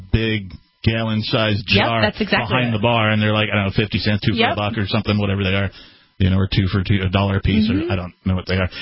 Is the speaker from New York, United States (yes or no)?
no; Wisconsin, United States; And I grew up in Wisconsin. I just thought this was at all bars. So then I leave Wisconsin.